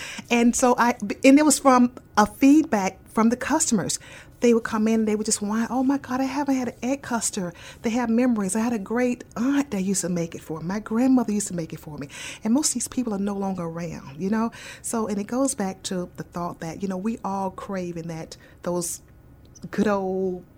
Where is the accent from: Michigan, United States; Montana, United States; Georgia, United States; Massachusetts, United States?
Georgia, United States; Atlanta; You know, I grew up in Atlanta.